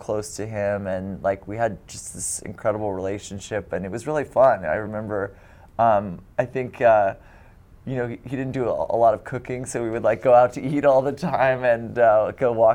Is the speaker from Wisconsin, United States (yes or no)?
no; San Francisco, California, United States; also born or lived in Berkeley; I was born in Berkeley and I grew up in San Francisco.